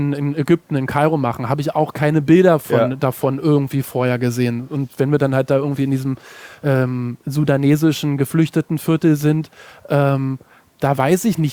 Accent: Germany; ich mache hier eine Dokumentation ich komme aus Deutschland, mache eine Dokumentation, sowas.

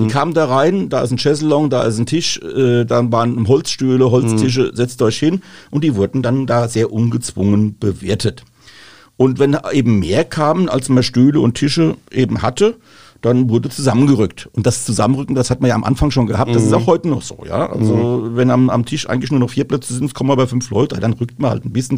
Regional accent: Rhineland-Palatinate, Germany; bei uns in Rheinhessen beispielsweise und auch am Mittelrhein und in der Pfalz, Rheingau und Hessische Bergstraße, sagt man zur Straußwirtschaft Straußwirtschaft, ja, oder kurz Strauße.

